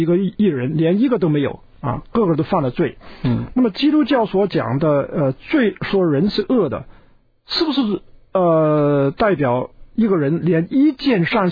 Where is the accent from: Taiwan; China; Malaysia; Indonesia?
China